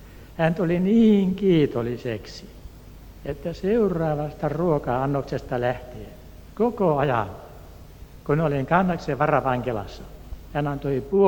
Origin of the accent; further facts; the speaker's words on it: Turku, Southwest Finland, Finland; Minä olen Turusta.